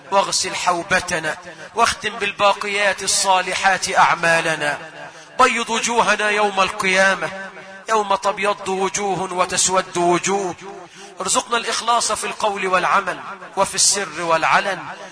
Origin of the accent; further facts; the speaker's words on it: Egypt; اجعل بلدنا مصر خير البلاد، واجعل أهلها خير العباد